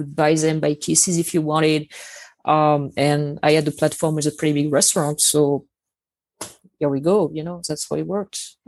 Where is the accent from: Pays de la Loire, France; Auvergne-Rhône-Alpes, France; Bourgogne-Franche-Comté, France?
Pays de la Loire, France; Angers; English is a second language; I'm from Angers